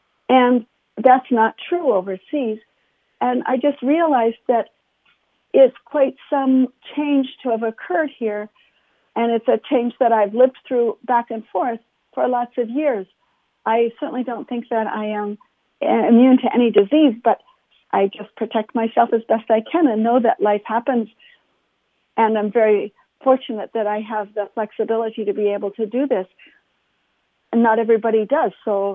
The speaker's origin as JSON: {"language": "English", "country": "United States", "tie": "born or raised there", "said": "We grew up in America."}